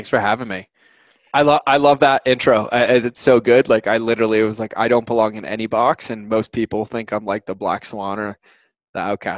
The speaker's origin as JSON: {"language": "English", "region": "Massachusetts", "country": "United States", "tie": "born or raised there", "said": "So how this really started is I grew up in Massachusetts, and I didn't really have like the best childhood."}